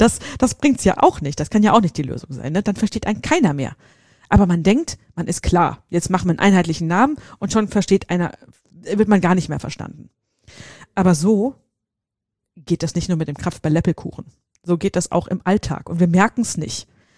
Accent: Hesse, Germany; bei uns in Hessen

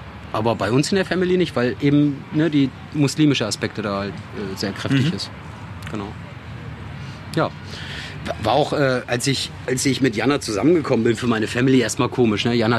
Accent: Syria; Ich bin ja Kurde aus Syrien, komme aus einem streng konservativen muslimischen Haushalt

